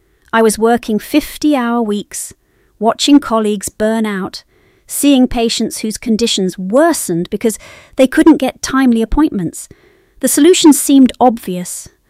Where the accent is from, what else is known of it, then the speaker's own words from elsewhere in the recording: Newport, South East England, United Kingdom; I grew up in Newport watching the ferries carry people back and forth to the mainland, but I always knew this island was where I belonged.